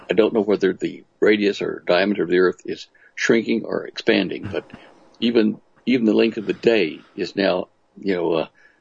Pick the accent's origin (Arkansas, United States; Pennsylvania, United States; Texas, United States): Texas, United States; Dallas; I didn't recognize even my hometown, their Dallas.